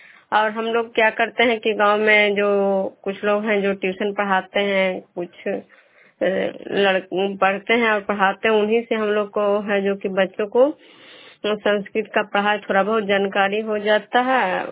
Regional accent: Vishnupur, Bihar, India; मैं विष्णुपुर ग्राम खजरा पंचायत नालंदा जिला नगनौसा प्रखंड के निवासी हूँ।

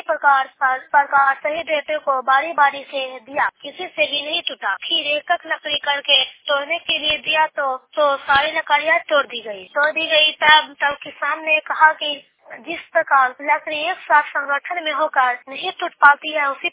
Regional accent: Bihar, India; घर प्रसडिया थाना अनौता नालंदा जिला के रहने वाली हूँ।

